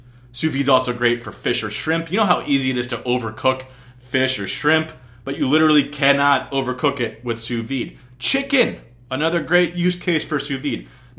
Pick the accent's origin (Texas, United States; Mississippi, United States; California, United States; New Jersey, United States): New Jersey, United States; But, like, growing up in New Jersey, I ran into people who spoke Spanish. So I took Spanish like a responsible human being.